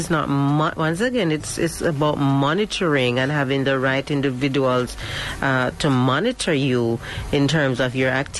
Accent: Jamaica; as a Jamaican

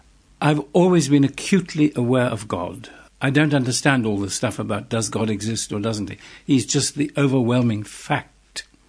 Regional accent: Bulawayo, Zimbabwe; In my hometown of Bulawayo in Zimbabwe.

